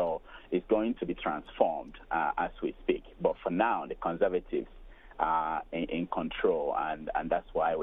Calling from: Nigeria; I'm from Nigeria. I'm Anglican, and I do go back to Nigeria

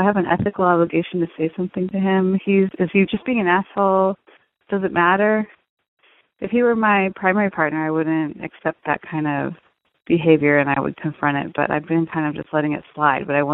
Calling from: East Coast, United States; Hi, Dan. I'm calling from the East Coast, and I'm married.

